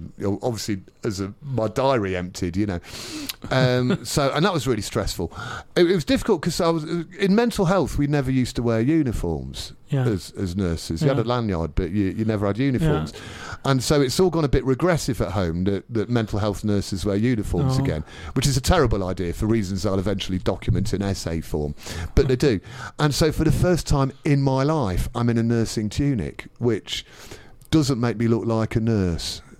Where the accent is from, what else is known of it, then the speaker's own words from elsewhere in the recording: Leicester, East Midlands, United Kingdom; And my hometown of Leicester, lovely Leicester, was in lockdown longer than any other British city.